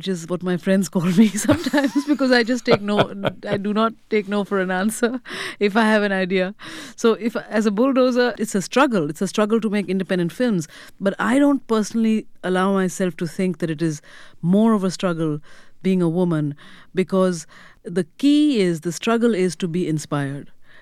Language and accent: English; India; born or raised there